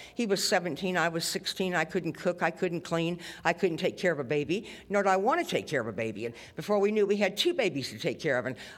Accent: Lincoln, Nebraska, United States; But anyway, I grew up in Lincoln, Nebraska. I come from a wonderful home there in Nebraska.

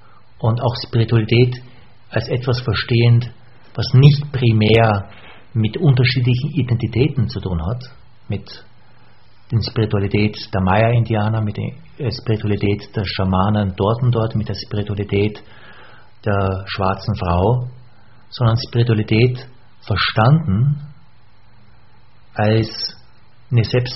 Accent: Linz, Upper Austria, Austria; Was macht mich in meiner Identität eigentlich aus und mich nicht jetzt als Österreicher, sondern als Oberösterreicher in Linz

